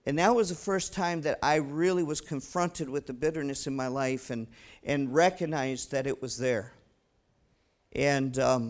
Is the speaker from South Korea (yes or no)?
yes; South Korea; Growing up in South Korea, I was a soccer player.